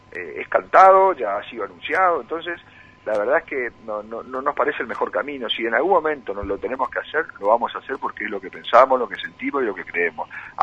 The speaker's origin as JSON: {"language": "Spanish", "country": "Argentina", "said": "no como miembro de Cambiemos, sino como argentino."}